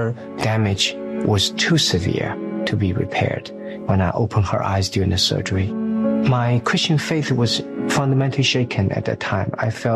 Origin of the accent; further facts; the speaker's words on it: China; I came from China as an atheist. I believed nothing but science.